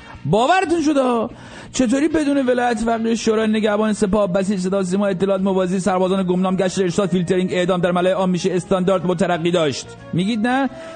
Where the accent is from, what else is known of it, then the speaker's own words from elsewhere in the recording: Iran; تا اونجا که من خودم یه ایرانی هستم و کلی ایرانی میشناسم